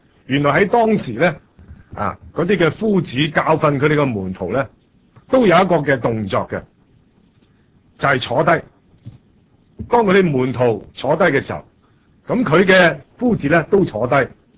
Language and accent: Cantonese; China; 我哋中国人讲到福嘅时候呢